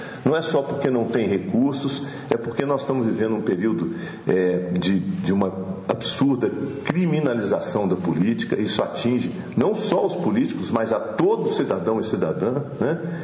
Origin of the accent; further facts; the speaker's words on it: Minas Gerais, Brazil; Mas nós não, nós somos montanheses, nós somos de Minas.